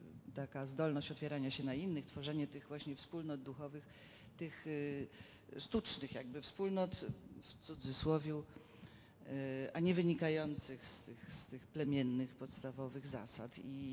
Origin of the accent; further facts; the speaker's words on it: Greater Poland Voivodeship, Poland; to może ja jestem z Poznańskiego